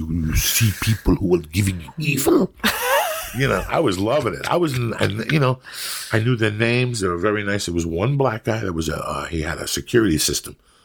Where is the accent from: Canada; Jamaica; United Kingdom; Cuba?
Cuba; now in United States; I grew up, I came from Cuba, I grew up.